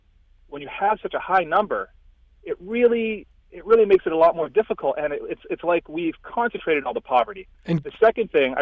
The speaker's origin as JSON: {"language": "English", "country": "Canada", "said": "I'm also from outside of the country. I'm from Canada."}